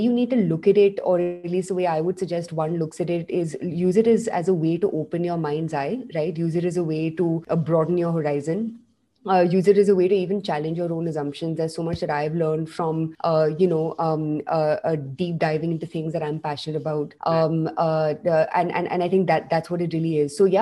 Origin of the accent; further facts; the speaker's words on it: Delhi, India; I have been, you know, born and brought up in Delhi. And like most, true Delhiwalas